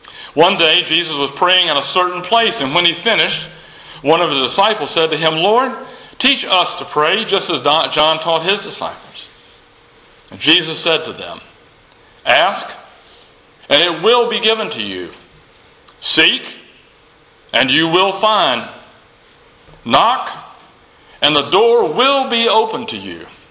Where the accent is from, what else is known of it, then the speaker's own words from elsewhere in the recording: Asheville, North Carolina, United States; near my hometown of Asheville.